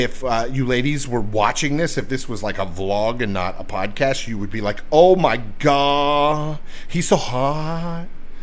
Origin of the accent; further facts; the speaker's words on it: Alabama, United States; born there; And remember, I was born in Alabama. My parents are from Alabama and Alabama food.